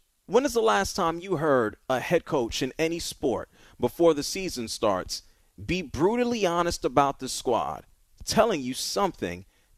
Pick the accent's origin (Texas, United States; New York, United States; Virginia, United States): New York, United States; New York City; He played football where I grew up in the Bronx, New York.